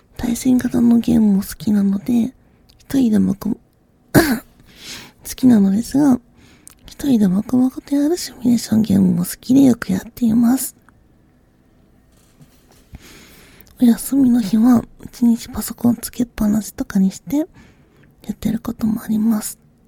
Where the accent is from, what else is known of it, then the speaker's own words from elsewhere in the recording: Mie, Japan; also born or lived in Gifu; 岐阜県出身です。あまり訛りはないのですが、育ったのが三重県の方になるので、時々関西弁に近い言葉が出ることもあります。